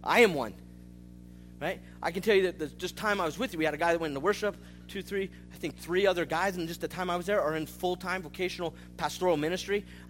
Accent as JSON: {"language": "English", "region": "California", "country": "United States", "tie": "born or raised there", "said": "Hey, I'm a little city boy. I grew up in the San Francisco Bay Area. You don't get more city than that, right?"}